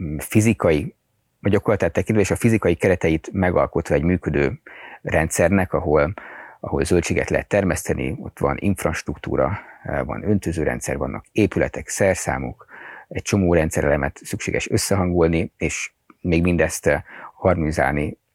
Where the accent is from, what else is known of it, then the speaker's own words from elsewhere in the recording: Budapest, Hungary; mert hogy Budapesten nőttem föl, nem volt semmilyen gyakorlati tapasztalatom